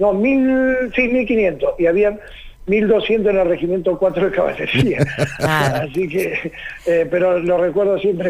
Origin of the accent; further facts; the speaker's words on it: San Martín de los Andes, Neuquén, Argentina; moved away as an adult; Me fui muy, muy jovencito. Tenía 18 años cuando me fui de San Martín de los Andes.